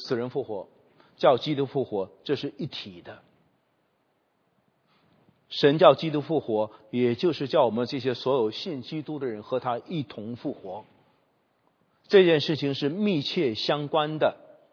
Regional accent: China; 这是我对我的背景，我是中国人

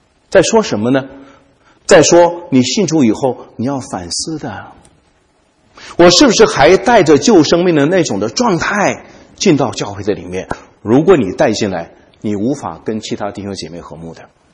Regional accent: Jiamusi, Heilongjiang, China; moved away as an adult; also born or lived in Shanghai; 去上海读书，那是我人生第一次出远门，从黑龙江坐火车到上海，到了一个与我老家完全不同的地方。

